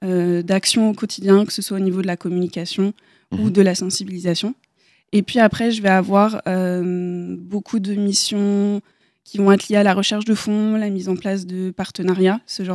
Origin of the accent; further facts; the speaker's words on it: northern France, France; now in Angers, France; je viens initialement du nord de la France, et puis j'ai déménagé il y a quand même quelques années de ça, ici dans la région angevine.